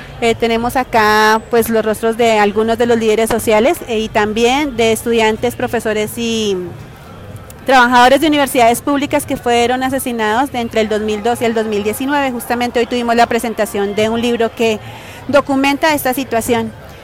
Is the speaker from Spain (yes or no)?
no; Colombia; now in Mexico; nosotros como colombianos y colombianas en México consideramos